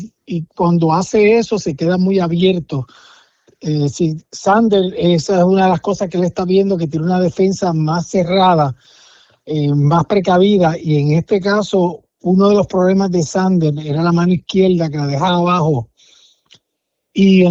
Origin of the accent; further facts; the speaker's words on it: Puerto Rico; no podemos dejar de pensar que somos boricua y que va a pelear uno de los nuestros.